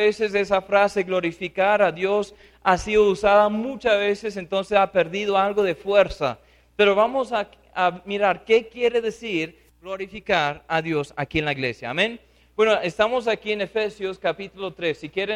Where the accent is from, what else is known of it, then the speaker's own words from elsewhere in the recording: United States; Spanish is a second language; eso a veces pasa porque sigo siendo gringo.